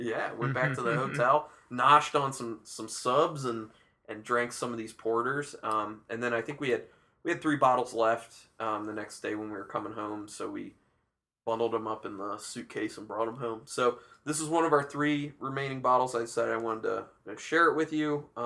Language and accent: English; Baltimore, Maryland, United States; no, we're from Baltimore area